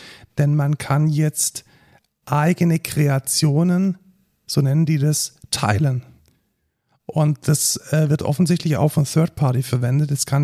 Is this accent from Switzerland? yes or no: no; Baden-Württemberg, Germany; als Schwabe kann man Fuß und Bein nicht auseinanderhalten.